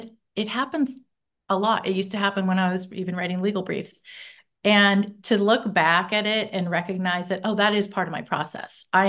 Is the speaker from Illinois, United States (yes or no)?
no; Bakersfield, California, United States; And because I grew up in Bakersfield and the book is set there, I have studied a lot about the Bakersfield sound.